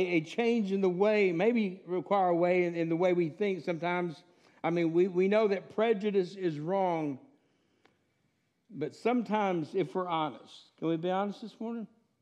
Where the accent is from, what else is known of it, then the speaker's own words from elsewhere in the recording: Texas, United States; also born or lived in Corpus Christi / Alaska / Washington; Back in the 60s, my family moved from Alaska. I was born in Corpus Christi. We moved to Alaska, Washington State. When I was in second grade, in the mid-60s, we moved to East Texas, actually specifically Northeast Texas.